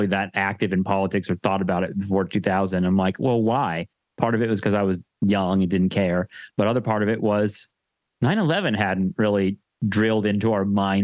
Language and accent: English; California, United States; And we're from Southern California.